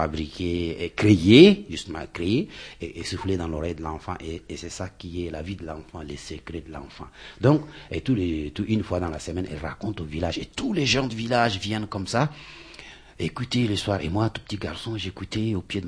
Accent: Chad; Je suis d'Afrique, je suis originaire d'Afrique, de nationalité tchadienne et voilà.

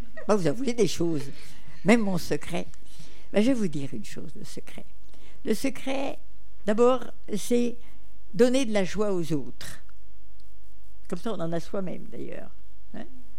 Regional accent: south of France, France; Et quand j'ai dit ça en France, on a cru que je galège parce que je suis du Midi.

